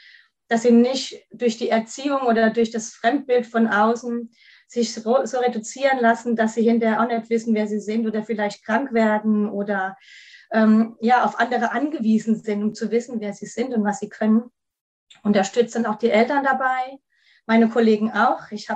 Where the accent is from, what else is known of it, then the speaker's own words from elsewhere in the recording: Kaiserslautern, Rhineland-Palatinate, Germany; ich komme aus Kaiserslautern, da wo der Betze jetzt in der dritten Liga ist